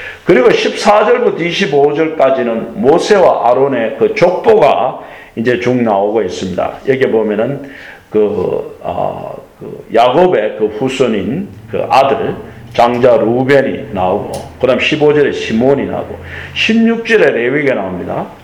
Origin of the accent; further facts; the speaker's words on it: Gyeongsang, South Korea; 나는 경상도 사람이고, 여기에서 제2인이고